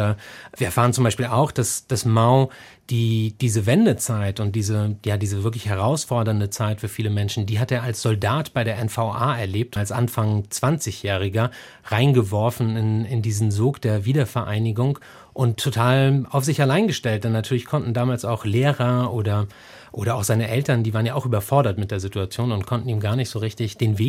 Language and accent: German; Rostock, Mecklenburg-Vorpommern, Germany; Und wenn so ein großer Soziologe ja ein Buch über meinen Heimatort schreibt